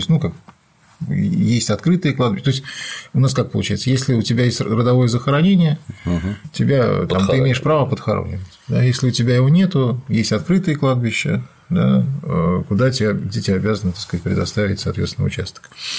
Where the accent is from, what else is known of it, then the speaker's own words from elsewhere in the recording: Saint Petersburg, Russia; как бы я вообще ленинградец.